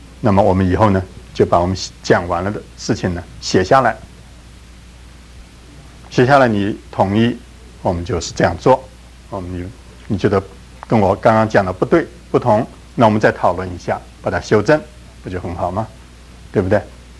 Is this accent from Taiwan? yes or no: yes; Taiwan; moved away as an adult; 我也是台湾来的